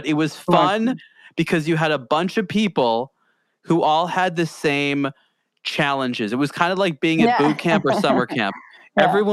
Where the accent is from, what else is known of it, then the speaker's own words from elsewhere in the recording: California, United States; I'm American. I'm from California.